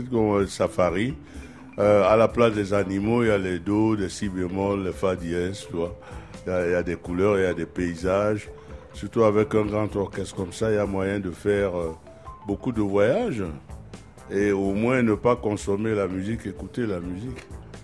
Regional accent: Cameroon; Je suis musicien, je suis camerounais, mais je suis musicien d'origine camerounaise.

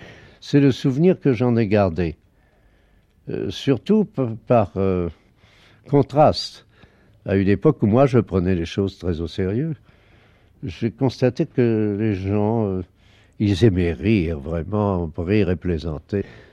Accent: Marseille, Provence-Alpes-Côte d'Azur, France; born there; Je suis né à Marseille en 1911, c'est-à-dire que je suis dans ma 80e année.

